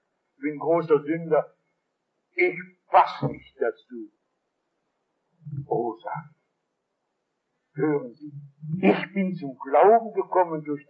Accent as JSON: {"language": "German", "town": "Essen", "region": "North Rhine-Westphalia", "country": "Germany", "tie": "born or raised there", "said": "In meiner Heimat Essen ist in der Nähe ein Städtchen"}